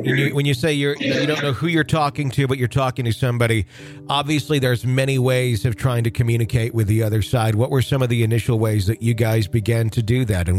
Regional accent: Wisconsin, United States; born or raised there

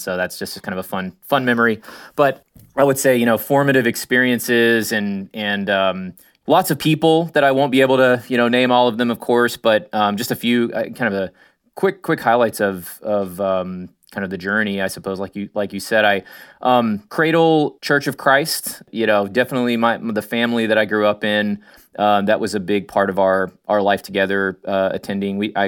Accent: Austin, Texas, United States; I grew up in Austin, Texas, and, you know, I have great memories from growing up there.

